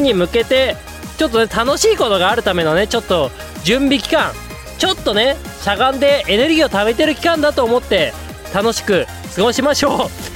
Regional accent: Hokkaido, Japan; 私が生まれ育ったのが北海道っていうことで

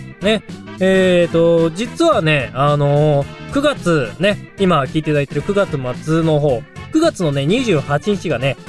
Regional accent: Hokkaido, Japan; 私の地元北海道。

